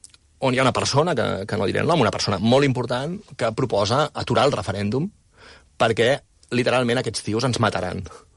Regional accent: Ripollet, Catalonia, Spain; Jo sóc de Ripollet.

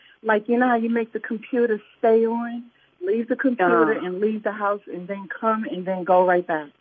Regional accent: Brooklyn, New York, United States; now in Atlanta, United States; I'm from Brooklyn. I'm in Atlanta now, though.

